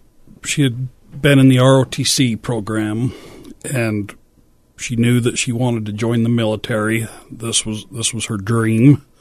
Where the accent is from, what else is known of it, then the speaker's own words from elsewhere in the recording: Richfield, Utah, United States; We are. We're from Richfield, Utah, a town of under 10,000 people.